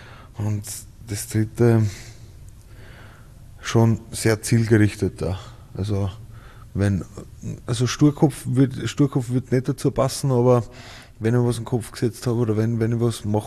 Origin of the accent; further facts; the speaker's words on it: Ried im Innkreis, Upper Austria, Austria; also born or lived in Schärding; now in Vienna, Austria; Schärding und in Ried aufgewachsen.